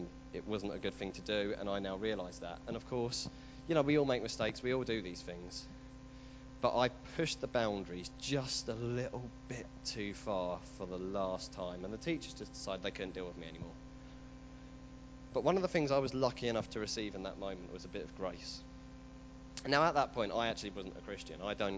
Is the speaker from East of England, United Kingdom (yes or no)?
yes; Chelmsford, East of England, United Kingdom; And then I'm also originally from Essex. I come from a town called Chelmsford.